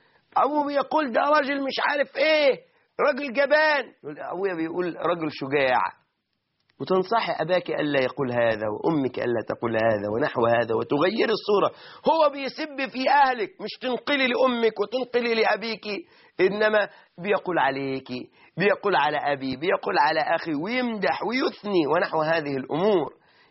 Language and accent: Arabic; Egypt